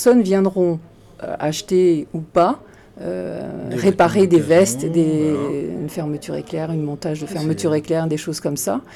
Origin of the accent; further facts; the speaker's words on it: Rennes, Brittany, France; quand j'allais à l'école au Gasset, parce que je suis une Rennaise